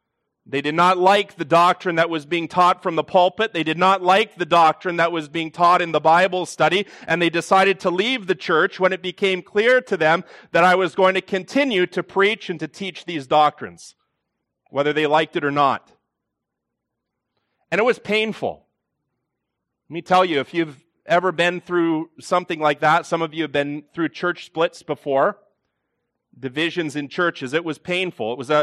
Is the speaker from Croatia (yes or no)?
no; Ontario, Canada; Now, I grew up in Baptist churches. I grew up in Baptist churches and what we call here in Southern Ontario, the Associated Gospel Church, which is a Baptistic denomination.